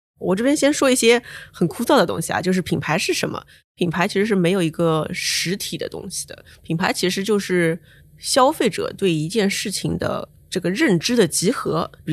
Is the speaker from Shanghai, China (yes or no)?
yes; Shanghai, China; 因为当时我是上海人，在北京我们叫潜伏在帝都的魔都人。